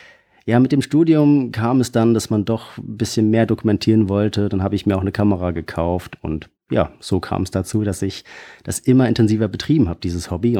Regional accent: Hesse, Germany; wie du schon richtig gesagt hast. Ich komme aus Hessen. Hab aber unter anderem auch in Wien studiert, habe da meinen Master gemacht, meinen Bachelor habe ich in Gießen gemacht

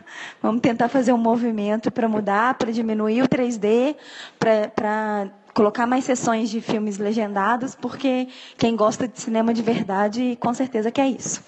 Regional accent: Belo Horizonte, Minas Gerais, Brazil; tenho 30 anos, sou de Belo Horizonte.

